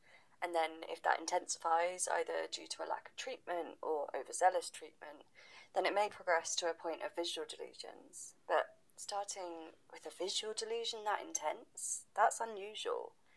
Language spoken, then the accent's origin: English; Sally in the Wood, South West England, United Kingdom; born there; which is that I was born in Sally in the Wood.